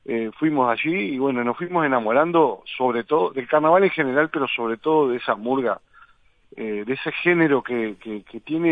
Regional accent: Parque Posadas, Buenos Aires Province, Argentina; Yo sí recuerdo que me crié en el Parque Posadas, en Aires Puros

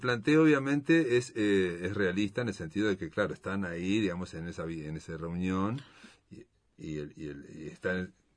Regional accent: Fray Bentos, Río Negro, Uruguay; porque yo soy de Fray Ventos

